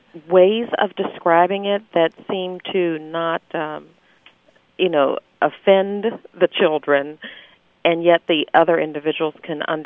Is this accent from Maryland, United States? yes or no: yes; Maryland, United States; now in Dallas, United States; Well, I am a transplant from Maryland, and I recently moved to Dallas.